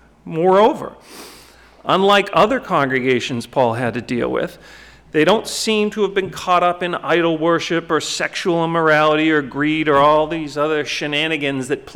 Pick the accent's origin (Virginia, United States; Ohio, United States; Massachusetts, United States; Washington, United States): Massachusetts, United States; Duxbury; when I was a camp counselor for a day camp in my hometown of Duxbury